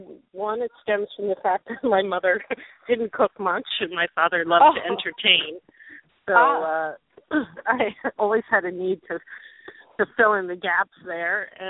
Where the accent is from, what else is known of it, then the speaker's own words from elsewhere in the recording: Delmar, United States; I grew up in Delmar, so I grew up by the beach.